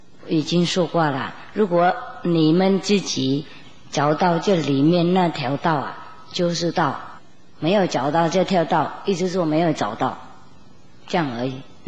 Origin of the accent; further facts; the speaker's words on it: Vietnam; Chinese is a second language; 我们越南人又更严肃啊